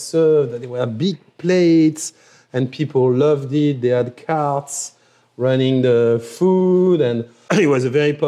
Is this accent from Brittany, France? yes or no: no; Paris, Île-de-France, France; I liked it because I grew up in Paris.